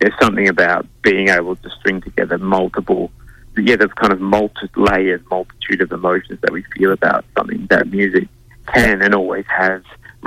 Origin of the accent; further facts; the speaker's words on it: South Australia, Australia; I think I grew up in the Adelaide Hills.